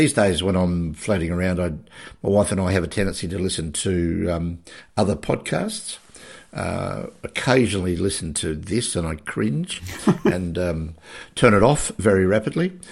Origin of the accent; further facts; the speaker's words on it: South Australia, Australia; I'm originally from South Australia